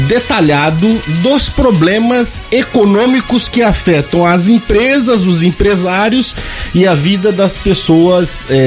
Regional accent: Campo Grande, Mato Grosso do Sul, Brazil; Somos aqui de Campo Grande, Mato Grosso do Sul

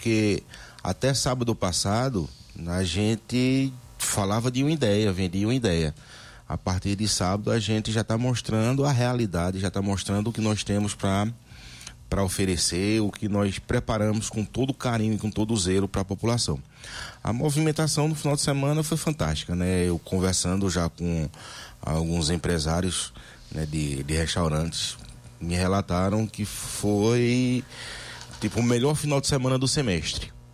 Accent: Pernambuco, Brazil; sou de Pernambuco.

